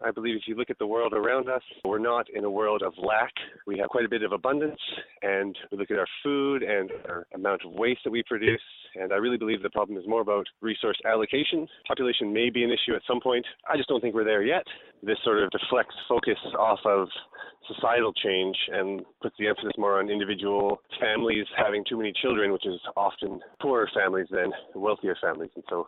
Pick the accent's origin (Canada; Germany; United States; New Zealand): Canada; I'm from Canada.